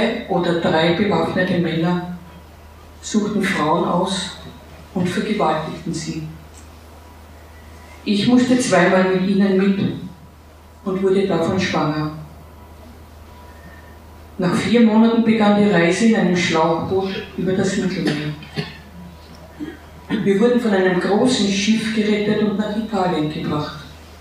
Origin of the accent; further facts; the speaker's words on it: Nigeria; Ich wurde in Nigeria geboren und wuchs gemeinsam mit meiner älteren Schwester dann in einer Mutter auf.